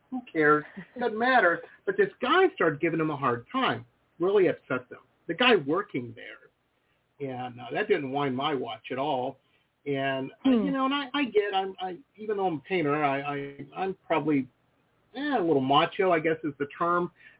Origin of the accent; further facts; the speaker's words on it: Detroit, Michigan, United States; And again, I'm from Detroit. That's where I grew up. Pretty hard town, pretty rough town, you know.